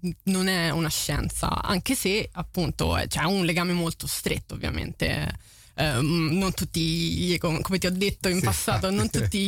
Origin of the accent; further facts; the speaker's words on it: Frascati, Lazio, Italy; il Parco Regionale dei Castelli Romani, che è da dove provengo io sono nata a Frascati